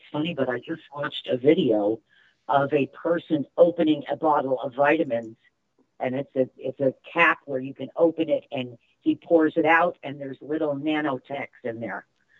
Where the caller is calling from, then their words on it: Clearwater, Florida, United States; I'm calling from Clearwater, Florida.